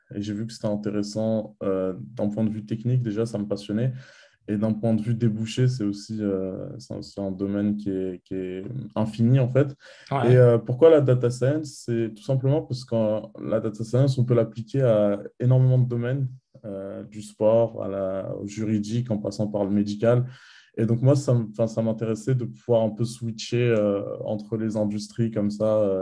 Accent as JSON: {"language": "French", "town": "Aulnay-sous-Bois", "region": "Île-de-France", "country": "France", "tie": "born or raised there", "said": "J'ai 23 ans. Je suis né à Bondy dans le 93 et j'ai grandi à Aulnay-sous-Bois. C'est la ville où je vis actuellement."}